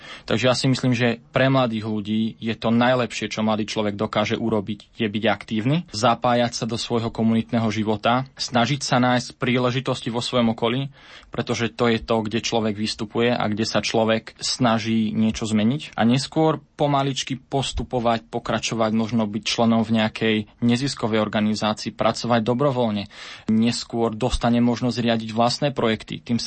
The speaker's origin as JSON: {"language": "Slovak", "town": "Rimavská Sobota", "region": "Banská Bystrica Region", "country": "Slovakia", "said": "pochádzam z Rimavskej Soboty. To vlastne región na južnom Slovensku, ktorý ja si myslím, že všetkým dosť známy."}